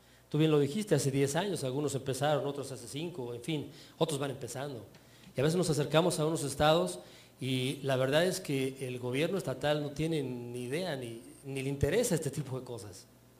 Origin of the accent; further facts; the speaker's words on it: Mexico; lo que como mexicanos estamos muy acostumbrados ya hace mucho tiempo.